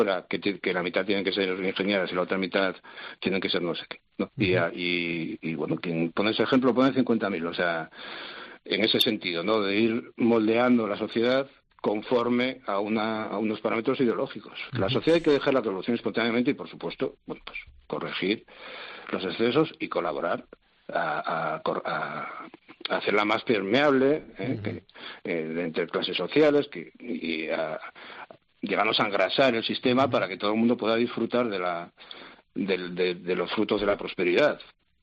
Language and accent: Spanish; Asturias, Spain; yo soy asturiano